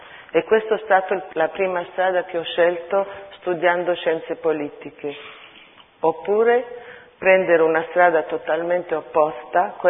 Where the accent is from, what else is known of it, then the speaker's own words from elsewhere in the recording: Italian Switzerland, Switzerland; also born or lived in Istanbul, Turkey / Italy; Infatti sono nata a Istanbul, dove ho vissuto i primi 10 anni della mia vita, e poi sono cresciuta in Europa, in Italia e in Svizzera. Svizzera italiana. Ho avuto la fortuna di avere un'educazione cosmopolita e positivista, aperta alle mie radici armene